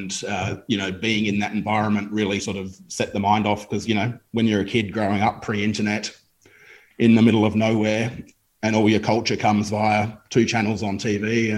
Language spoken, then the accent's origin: English; Broken Hill, New South Wales, Australia; Well, I grew up in Broken Hill in Western New South Wales.